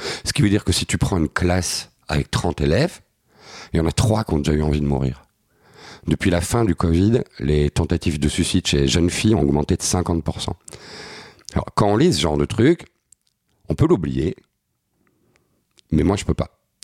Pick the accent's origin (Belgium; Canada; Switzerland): Belgium; Moi je suis belge et je suis à Paris là